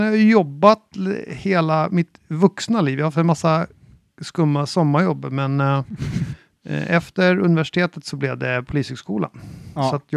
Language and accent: Swedish; Åkersberga, Stockholm County, Sweden; born there; jag är 58 bast. Jag är född i Åkersberga från mina föräldrar.